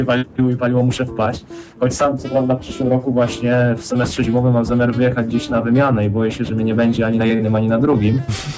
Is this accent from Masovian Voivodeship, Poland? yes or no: no; Kielce, Świętokrzyskie Voivodeship, Poland; sam jestem z Kielce, studiuję w Krakowie